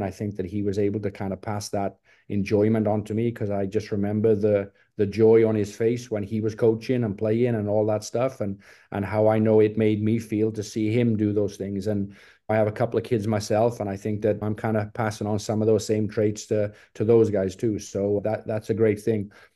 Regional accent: England, United Kingdom; now in Dallas, United States; And Brian, being an English guy himself, kind of understood what I needed and all those things.

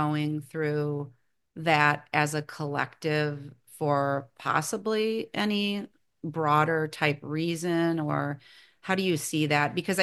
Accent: Midwest, United States; because I'm from the Midwest, so Midwestern winters

